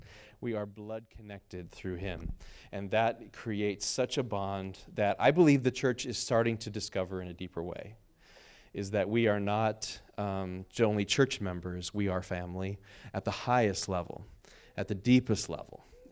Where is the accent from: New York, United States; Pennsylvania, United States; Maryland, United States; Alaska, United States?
Maryland, United States; Hagerstown; So now when I grew up in Hagerstown, Maryland, so go from Pittsburgh to Hagerstown, we always go by Bedford.